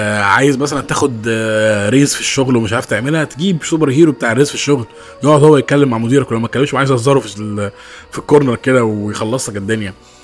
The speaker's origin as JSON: {"language": "Arabic", "country": "Egypt", "said": "احنا كمصريين"}